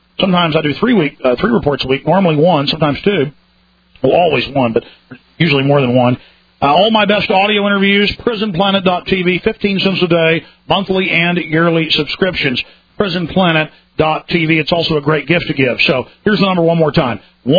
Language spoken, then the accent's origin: English; Dallas, Texas, United States; I've had experiences where I have a really bad feeling when I was growing up in Dallas